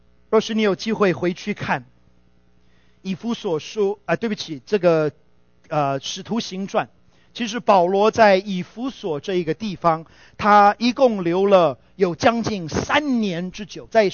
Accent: Taiwan; 我们从台湾来的，我记得以前4月4号是儿童节哦，那时候小学的时候还可以放假

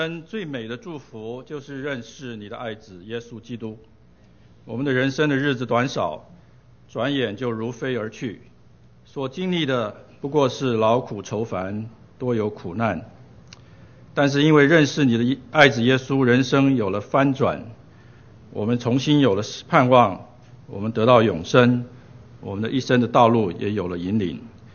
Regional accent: Taiwan; 我是一个在台湾生台湾长大的这个浙江东阳县的人啊，我那个县据我父母说是一个很小的县。那很奇妙的是，我自己在50多年都没有回去过

